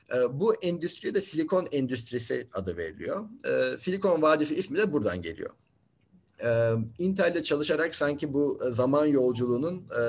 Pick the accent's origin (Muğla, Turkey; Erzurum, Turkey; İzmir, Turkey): Muğla, Turkey; Bodrum; also born or lived in Kastamonu / Istanbul; Kastamonu doğumluyum. Eczacı bir anne ve turizmci bir babanın tek çocukları olarak dünyaya geldim. İlkokulu ailemle birlikte taşındığım Bodrum'da okudum. Ortaokul ve liseyi İstanbul'da okumak için babaannemin yanına geldim.